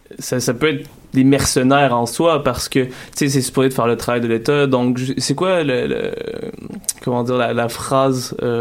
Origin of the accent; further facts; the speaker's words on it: Quebec City, Quebec, Canada; Je suis un homme blanc, je viens de Québec, en plus